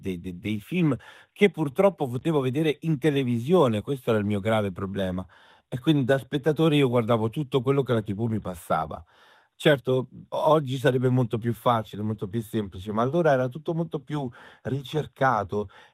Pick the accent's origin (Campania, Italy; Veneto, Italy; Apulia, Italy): Apulia, Italy; Nel mio paesino, che è un paesino della provincia di Bari, non c'era il cinema